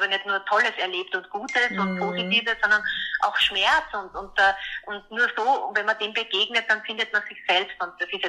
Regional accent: Vienna, Austria; Ja, aus Wien.

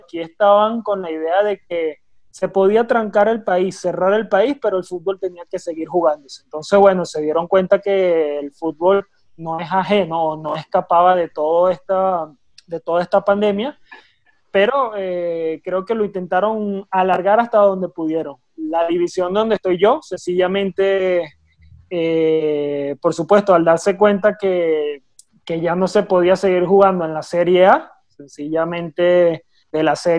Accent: Venezuela; Siempre muy pendiente del fútbol nacional, de todos los lo que acontece en mi país, no solamente el fútbol, todas las noticias que veo a diario de Venezuela, la gente que tengo por allá.

